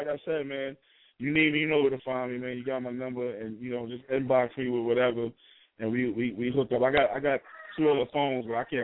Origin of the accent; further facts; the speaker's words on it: Bronx, New York, United States; Story Avenue with in Soundview, where I grew up at in the Bronx.